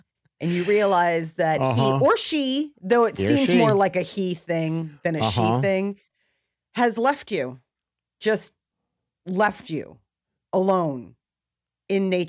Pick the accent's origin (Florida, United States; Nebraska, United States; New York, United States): Nebraska, United States; I mean, I grew up in Nebraska. It's not like I don't have an outdoor, you know, aspect to my personality.